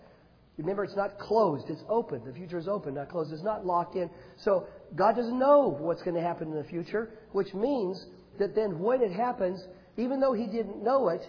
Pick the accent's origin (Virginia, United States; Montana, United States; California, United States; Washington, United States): Washington, United States; up in the Northwest where I grew up in Washington State